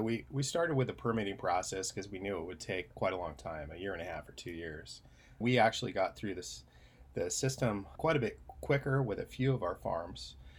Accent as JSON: {"language": "English", "town": "Cordova", "region": "Alaska", "country": "United States", "tie": "born or raised there", "also_born_or_lived": "Oregon / Hawaii", "said": "I was born in Cordova, grew up in Alaska and Oregon and somewhat in Hawaii to a commercial fishing family, and grew up fishing and went off to school."}